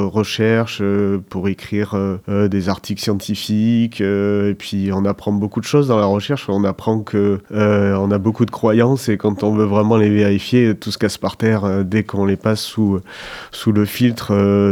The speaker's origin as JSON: {"language": "French", "town": "Bordeaux", "region": "Nouvelle-Aquitaine", "country": "France", "tie": "born there", "said": "je suis né à Bordeaux et puis j'ai épousé le Périgord il y a 15 ans, en même temps que j'ai épousé ma femme d'ailleurs à Bergerac, par la volonté de vivre à la campagne."}